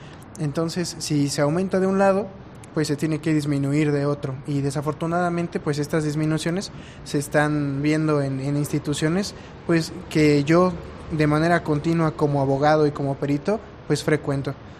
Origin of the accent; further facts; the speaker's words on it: Ixtlahuaca, State of Mexico, Mexico; Evidentemente el amor por Ixtlahuaca, el amor por mi pueblo siempre va conmigo, siempre lo llevo en el corazón, y a donde quiera que voy pues orgullosamente digo que soy ixtlahuacense.